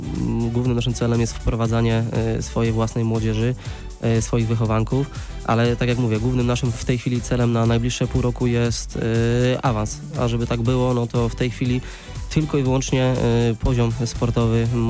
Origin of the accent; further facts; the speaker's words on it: Opole, Opole Voivodeship, Poland; No, dokładnie to pochodzę z Opolszczyzny, z miasta Opola.